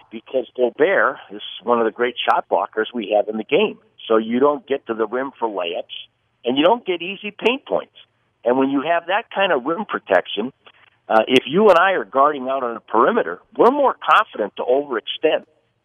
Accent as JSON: {"language": "English", "region": "Massachusetts", "country": "United States", "said": "Well, you see, I'm from Massachusetts, Dame, so we have"}